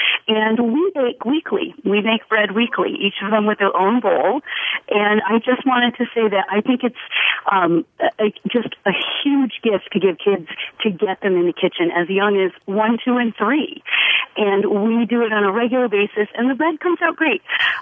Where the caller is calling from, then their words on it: Shelburne, Vermont, United States; I'm from Shelburne.